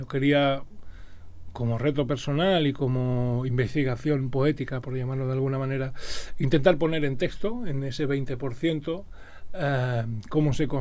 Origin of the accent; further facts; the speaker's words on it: Baza, Andalusia, Spain; en Baza juego en casa, definitivamente. No solo porque, como tú decías, es también mi tierra